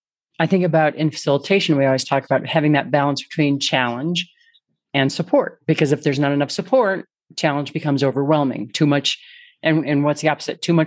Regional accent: Midwest, United States; because I grew up in the Midwest and now I live in the Rocky Mountains.

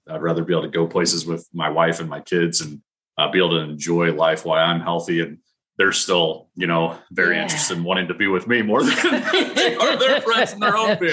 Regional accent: St. Louis, Missouri, United States; now in Kansas City, United States; But no, born and raised in St. Louis, I'm a huge Cardinals fan.

